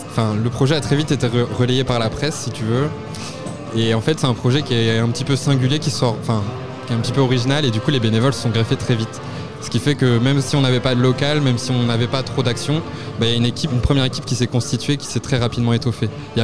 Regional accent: Normandy, France; Alors moi je viens de Normandie

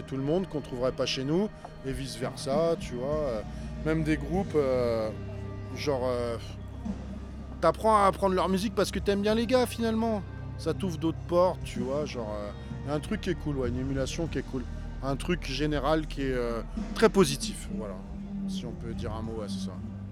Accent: Brittany, France; moi je suis breton de base.

